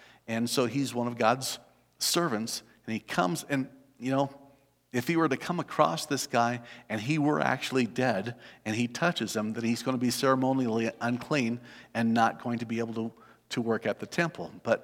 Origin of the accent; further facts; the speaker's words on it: Los Alamos, New Mexico, United States; But I grew up in Los Alamos. I'd never actually met any black people.